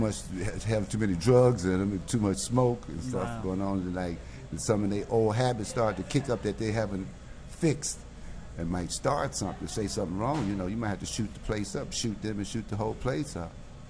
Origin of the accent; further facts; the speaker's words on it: Chicago, Illinois, United States; I'm from Chicago, man.